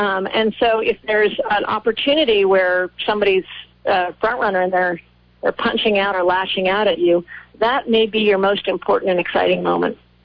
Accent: Norwich, Vermont, United States; I always joked, you know, you could just go back up to a general store in my hometown, Dan and Witt's, Norwich, and ask people, and they'd tell you I haven't lived there for a while.

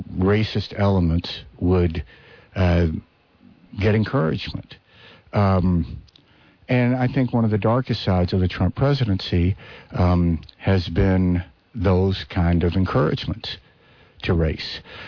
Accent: Mississippi, United States; I wrote this book about growing up in Mississippi called The Last Season that was focused on the bond that my father and I had when I was growing up

